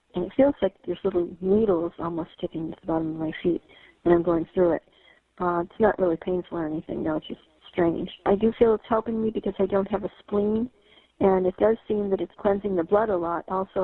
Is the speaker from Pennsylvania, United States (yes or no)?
no; Massachusetts, United States; I'm from Massachusetts.